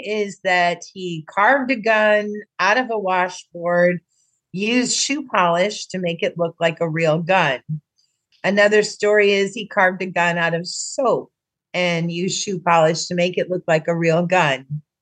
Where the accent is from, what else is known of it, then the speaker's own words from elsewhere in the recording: Crown Point, Indiana, United States; For me, I grew up in Crown Point, and I didn't pay that much attention to the jail growing up.